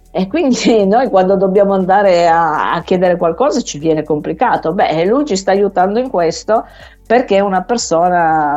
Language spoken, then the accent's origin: Italian; Turin, Piedmont, Italy; io sono di Torino